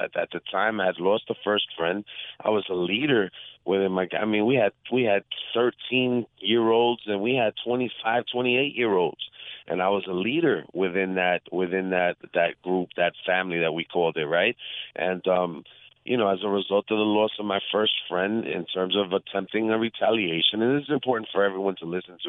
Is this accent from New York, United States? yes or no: yes; Hempstead, New York, United States; I grew up in a small village of 70,000 people called Hempstead, where we had failing schools, where we had very little opportunities